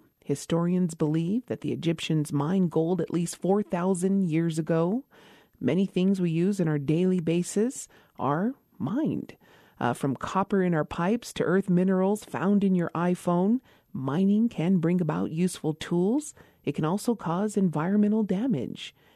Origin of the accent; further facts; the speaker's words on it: Isleta Pueblo, New Mexico, United States; from Isleta Pueblo